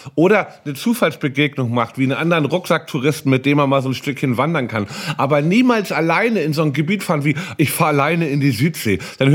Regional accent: Hamburg, Germany; Ich bin in Hamburg, bin glücklich, in meiner Heimatstadt zu sein.

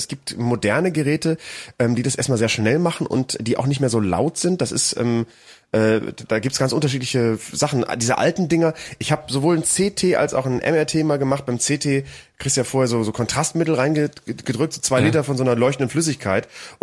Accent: Bremen, Germany; in meiner alten Heimat in Bremen

